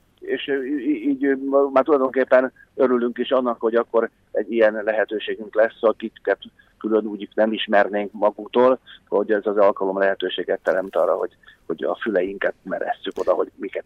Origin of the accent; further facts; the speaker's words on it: Pomáz, Pest, Hungary; Egyébként a faluba, Pomázon, ahol fölnőttünk, ott sokszor volt az, hogyha a rendes karácsonyban nem volt hó